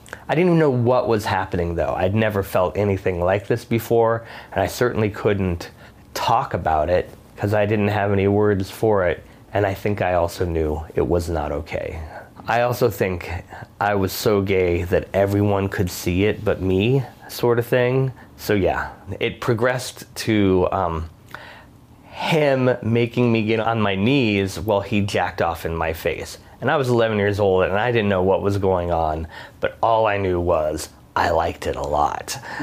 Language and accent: English; Tucson, Arizona, United States; I am 50 years old, and I graduated high school in 1987. I grew up in Tucson, Arizona.